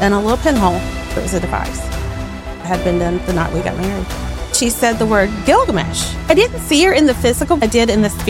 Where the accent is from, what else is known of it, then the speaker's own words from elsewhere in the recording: Georgia, United States; accent: Southern; just a normal Southern girl, which you can probably tell by my accent, by the way.